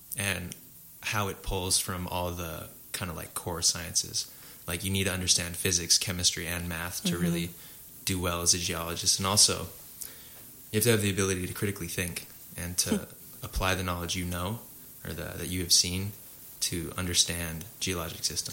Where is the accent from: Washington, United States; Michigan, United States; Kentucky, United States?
Washington, United States; Colbert; So I'm originally from Colbert, Washington, which is just a little bit north of Spokane.